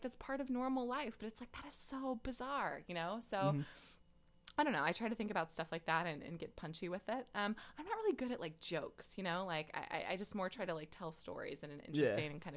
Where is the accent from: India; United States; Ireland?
United States; Farmers Branch, Texas; growing up in Farmers Branch, Texas.